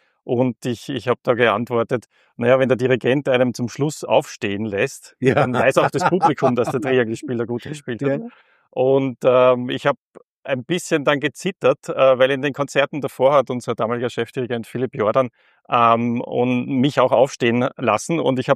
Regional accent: Lower Austria, Austria; born there; Naja, ich würde sagen, ich bin ja im Waldviertel geboren

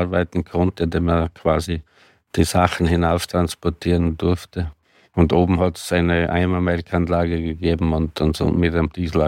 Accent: Galtür, Tyrol, Austria; born there; Ich bin 1968 in Galtür in Tirol geboren. Ein Ort, der bekannt ist über das große Lawinenunglück, wo fast alle mittlerweile kennen. Früher hat man es nicht so gekannt. Ein kleiner Bergbauernort, würde ich sagen, im Winter mit Skitourismus

